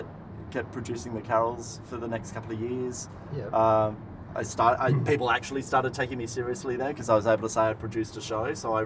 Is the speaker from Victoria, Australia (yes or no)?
no; Minamara, New South Wales, Australia; I grew up in Minamara. I went to Minamara Primary School and Kiama High, so that's where, you know, we grew up.